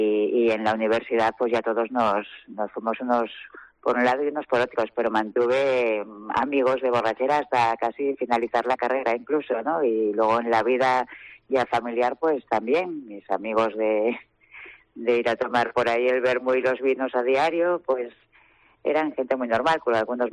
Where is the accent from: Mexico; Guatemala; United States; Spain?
Spain; Asturias; Bueno, pues mira, soy de Asturias